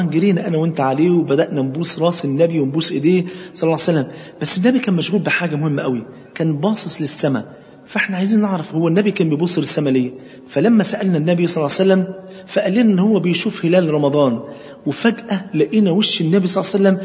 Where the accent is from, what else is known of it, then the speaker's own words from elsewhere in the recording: Egypt; عندنا في مصر هنا طبعا أنتوا عارفين إن الفول عندنا فرض عين